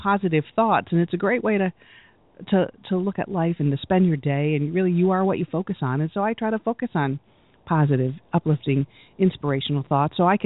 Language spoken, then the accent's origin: English; Ireland; now in Michigan, United States; because I'm Irish and I like that tea, and it can be bought locally here in Michigan, where I'm broadcasting to you from.